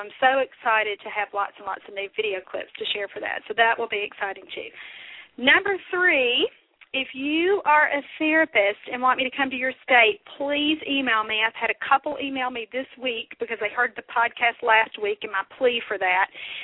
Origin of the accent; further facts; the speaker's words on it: Louisville, Kentucky, United States; I'm very excited that it is finally the week for the Louisville, Kentucky Conference, my hometown conference.